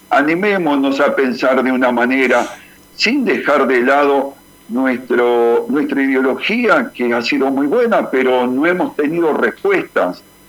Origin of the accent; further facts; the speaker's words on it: Gregorio de Laferrere, Buenos Aires Province, Argentina; Yo soy de Gregorio de la Ferrere.